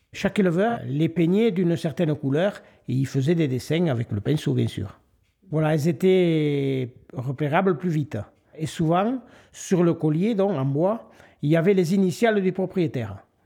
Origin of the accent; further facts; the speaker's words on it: Aston, Occitanie, France; born there; je suis né à Aston il y a 68 ans.